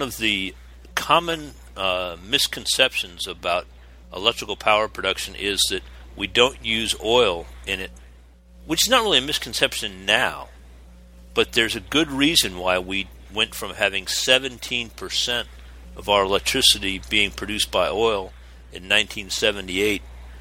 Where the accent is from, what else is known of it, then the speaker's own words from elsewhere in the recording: Florida, United States; And I grew up in South Florida